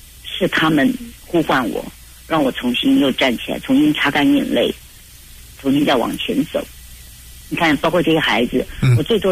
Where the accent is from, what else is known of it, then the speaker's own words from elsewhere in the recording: Taiwan; 我觉得我们台湾人这几年。